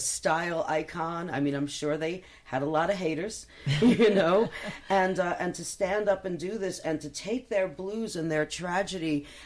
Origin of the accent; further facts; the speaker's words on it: New York City, New York, United States; I was raised in Brooklyn and New York City like my whole life.